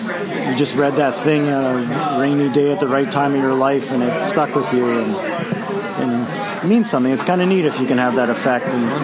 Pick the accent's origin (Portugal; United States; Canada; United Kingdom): Canada; Hamilton, Ontario; I grew up in Stony Creek. It's now amalgamated into Hamilton, Ontario.